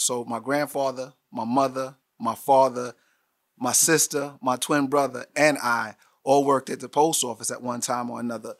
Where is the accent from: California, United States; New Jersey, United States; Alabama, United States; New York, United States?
New York, United States; Mount Vernon; I saw an opportunity to work at a school in Westchester, you know, because I grew up in Mount Vernon.